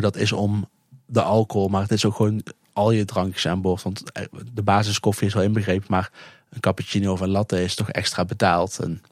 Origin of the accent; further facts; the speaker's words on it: Netherlands; En dat vinden wij dan misschien nog wel wat vervelend soms als Nederlander.